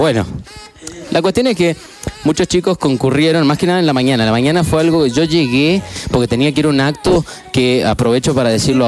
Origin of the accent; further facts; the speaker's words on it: Tunuyán, Mendoza, Argentina; Sí, de Tunuyán, nosotros somos de Tunuyán